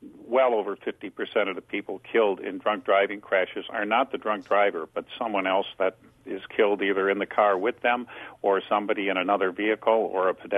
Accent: Wisconsin, United States; Well, I guess just because growing up in Wisconsin and just seeing the carnage on the roads

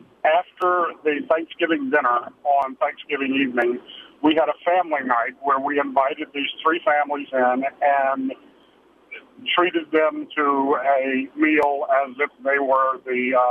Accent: Massachusetts, United States; First of all, Lisa, I'm also from Massachusetts, and I have a degree in sociology.

